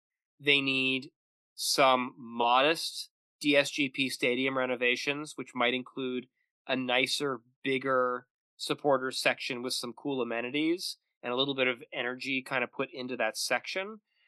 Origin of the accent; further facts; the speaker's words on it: Los Angeles, California, United States; I grew up in Los Angeles, and Matt did too, where the Rose Bowl and the Coliseum seat 100,000.